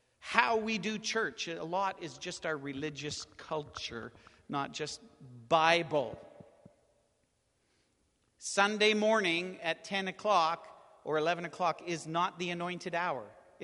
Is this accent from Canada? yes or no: yes; Canada; I'm Canadian